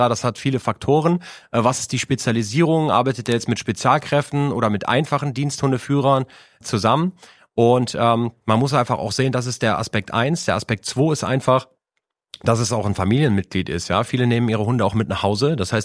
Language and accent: German; Grafschaft, Rhineland-Palatinate, Germany; Ich komme ja auch aus dem Bereich Ahrtal, also Grafschaft